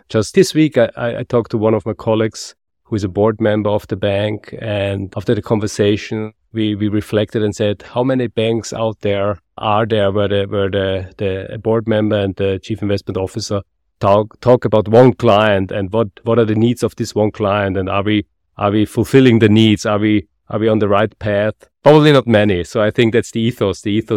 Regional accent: Vienna, Austria; I was raised in Vienna

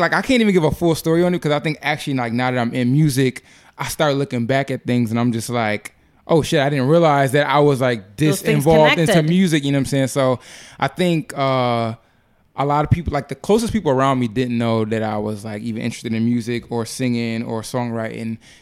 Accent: Niagara Falls, New York, United States; I'm born and raised in Niagara Falls.

